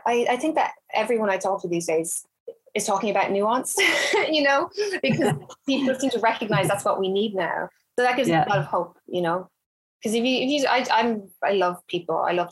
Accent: Ireland; moved away as an adult; now in London, United Kingdom; I'm from Ireland, obviously, and Ireland is a very talkative place.

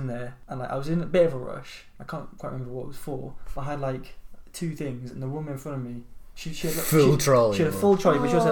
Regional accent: England, United Kingdom; And that's why I'm English, you see, and that's...

